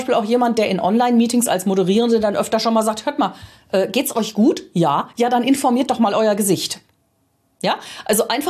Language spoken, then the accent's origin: German; Düsseldorf, North Rhine-Westphalia, Germany; ich bin ja Rheinländerin, ich kann auch als Düsseldorfer Mädchen mit euch über Düsseldorfer Rheinland oder Rheinland sprechen oder über Düsseldorfer Mostert